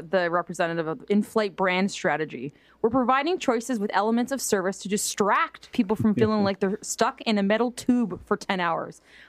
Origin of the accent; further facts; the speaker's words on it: Canada; I think we're really proud of as Canadians is how diverse we are.